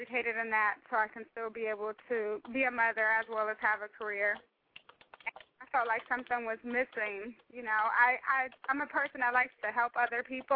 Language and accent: English; Ohio, United States; now in California, United States; I came to California. I'm originally from Ohio, and I got out of here.